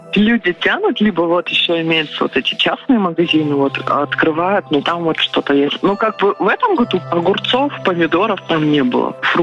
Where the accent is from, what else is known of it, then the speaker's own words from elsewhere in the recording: Uelen, Chukotka Autonomous Okrug, Russia; now in Khabarovsk, Russia; Было, конечно, такое желание, потому что там все друг друга знают. В одном конце села сказали, в другом там уже там что-то слышно. Ну, то есть такое, как бы, ну, мы маленький поселок